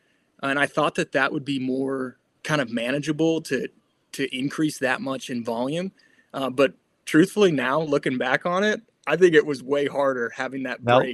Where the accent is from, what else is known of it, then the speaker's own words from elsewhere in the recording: Iowa, United States; moved away as an adult; But I grew up in Iowa, spent the vast majority of my life on a farm, went to college, ended up out here on the East Coast for graduate school.